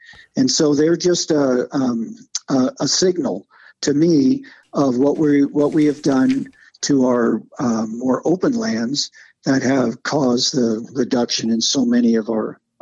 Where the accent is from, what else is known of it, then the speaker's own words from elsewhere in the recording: Kansas, United States; meadowlarks always fascinated me as a kid growing up in Kansas.